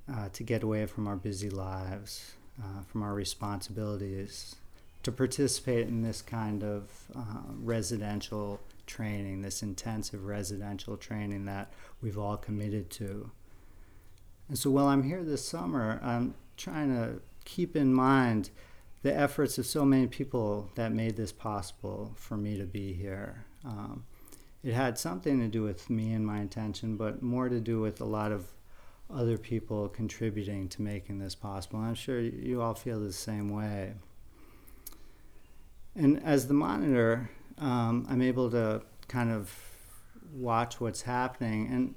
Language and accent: English; Massachusetts, United States; I'm also from Massachusetts, part of that contingent of Village Zendo out there, and I'm out on the Cape.